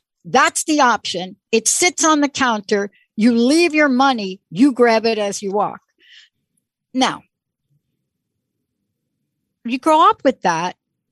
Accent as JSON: {"language": "English", "region": "East Coast", "country": "United States", "tie": "born or raised there", "said": "I am very blessed that I grew up on the East Coast."}